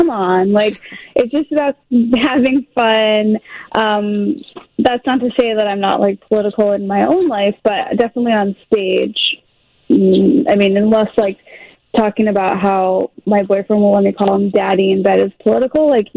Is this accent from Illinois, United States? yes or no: yes; Skokie, Illinois, United States; Yeah, I'm actually from Skokie. And whenever I say I'm from Chicago, people get angry. And then when I say I'm from Illinois, people also get angry.